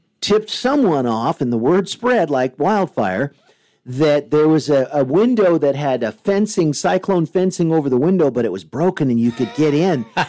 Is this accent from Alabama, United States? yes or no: no; Corvallis, Oregon, United States; This was when we were in junior high and high school growing up in Corvallis.